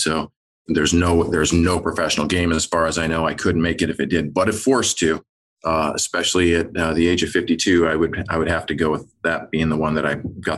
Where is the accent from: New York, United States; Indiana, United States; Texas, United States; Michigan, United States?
Michigan, United States; I grew up in Michigan. It's very much a Midwest game.